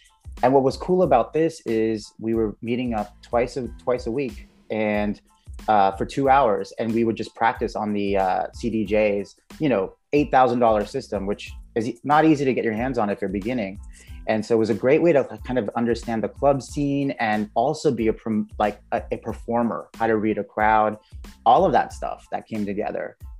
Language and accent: English; California, United States; I am from California. I had a chance to live all over the U.S. With work and travel the globe, but California native.